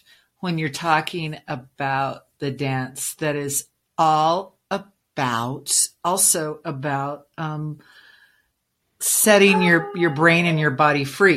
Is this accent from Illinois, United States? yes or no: no; Logan, New Mexico, United States; You know, I grew up in a small town over near Tucumcari, and I grew up in Logan